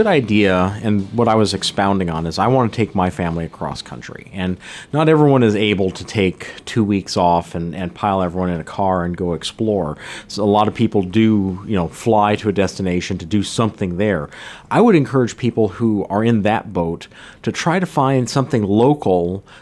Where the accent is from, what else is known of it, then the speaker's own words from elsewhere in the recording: Minnesota, United States; I hail from Minnesota, and I remember the Minnesota State Fair is one of the, you know, largest state fairs in the entire world.